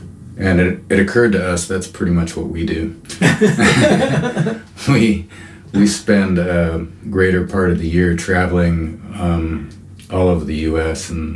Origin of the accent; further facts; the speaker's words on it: Montana, United States; moved away as an adult; now in Colorado, United States; I grew up in Montana playing bluegrass and a little bit of country music and some rock. And I moved away from home when I was 19, ended up in Colorado, and I've been there ever since.